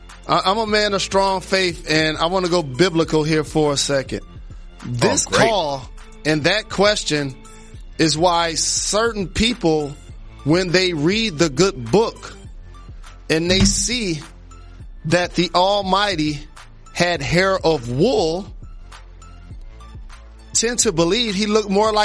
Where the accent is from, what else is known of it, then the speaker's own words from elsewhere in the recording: Midwest, United States; I remember growing up in the Midwest, and I'm not saying that I'm proud of this.